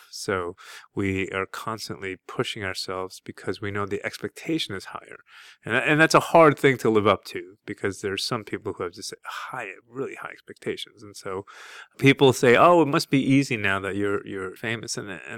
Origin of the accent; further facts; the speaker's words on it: Brooklyn, New York, United States; born there; I was born in Brooklyn. You know, I grew up watching The Simpsons.